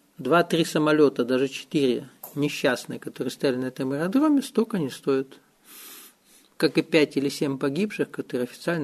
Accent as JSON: {"language": "Russian", "country": "Russia", "said": "Я подчеркиваю, я говорю не как россиянин, а с точки зрения всей планеты."}